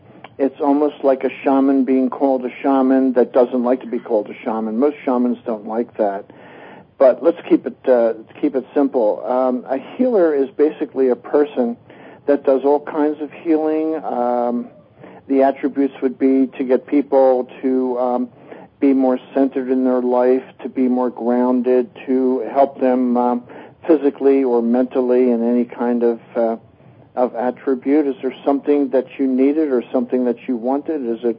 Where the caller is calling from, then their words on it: Rochester, New York, United States; I'm calling from Rochester, New York.